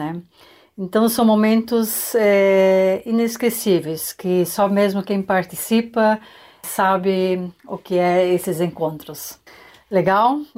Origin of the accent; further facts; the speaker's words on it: Pomerode, Santa Catarina, Brazil; Sou de Pomerode, Santa Catarina.